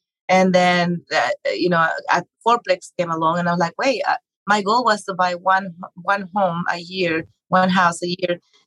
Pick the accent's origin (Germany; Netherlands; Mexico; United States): Mexico; English is a second language; moved away; And growing up in Mexico, the duplex theme wasn't a thing.